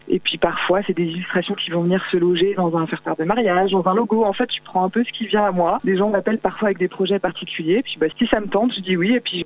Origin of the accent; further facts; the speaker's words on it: Angers, Pays de la Loire, France; Je suis originaire de la ville d'Angers. J'ai principalement grandi dans le Maine-et-Loire, dans la campagne autour.